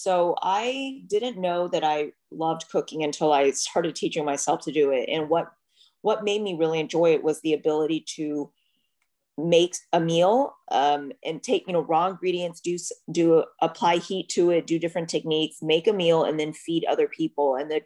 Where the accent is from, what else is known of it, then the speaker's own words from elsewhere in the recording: Houston, Texas, United States; I grew up mostly in Houston. My father's work took him to Houston. So I would say I'm pretty much a Texas girl. Raised in Houston